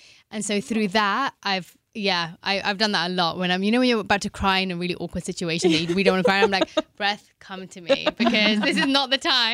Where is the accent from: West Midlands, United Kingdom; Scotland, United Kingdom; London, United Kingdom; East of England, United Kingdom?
London, United Kingdom; So I grew up in London. I come from an Indian family.